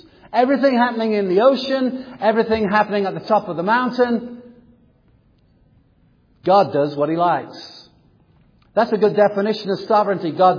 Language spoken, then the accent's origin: English; England, United Kingdom; As you know, I was born and raised in England.